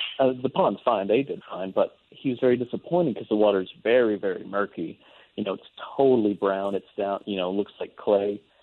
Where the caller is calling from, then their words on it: Little Rock, Arkansas, United States; I'm calling from Little Rock, Arkansas.